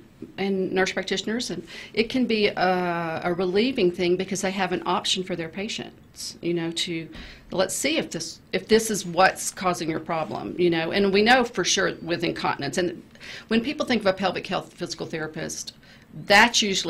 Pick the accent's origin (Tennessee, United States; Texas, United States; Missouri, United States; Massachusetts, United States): Texas, United States; and I said it a while ago, I'm such a Texan.